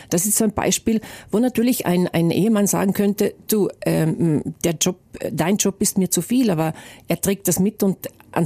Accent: Trentino-Alto Adige, Italy; Ich komme ja aus dem Arntal ursprünglich. Ich bin im Arntal in einem Dorf von fast 1000 Metern aufgewachsen und bin heute noch ein sehr Naturmensch.

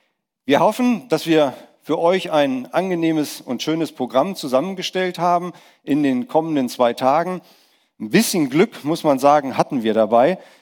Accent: North Rhine-Westphalia, Germany; Wir kommen aus Nordrhein-Westfalen, wir sind in Bayern.

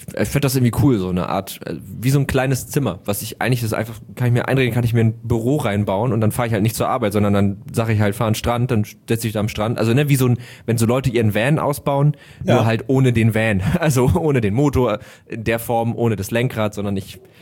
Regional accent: Hamburg, Germany; ich komme aus Hamburg

